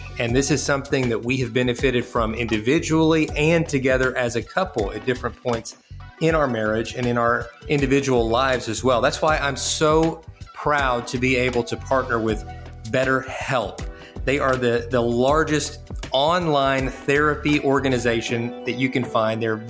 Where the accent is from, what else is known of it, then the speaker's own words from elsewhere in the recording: Kentucky, United States; We're from Kentucky, so not necessarily.